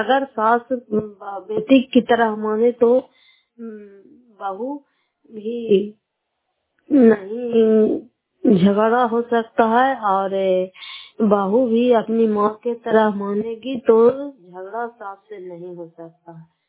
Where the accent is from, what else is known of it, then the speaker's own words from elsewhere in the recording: Fatehpur, Bihar, India; घर फतेहपुर पंचायत मकौता जिला नालंदा और प्रखंड करवासराय की निवासी हूँ।